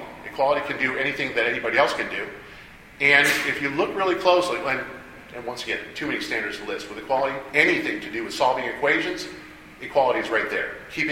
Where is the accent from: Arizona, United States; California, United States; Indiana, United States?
Indiana, United States; from my home state, Indiana, their standards.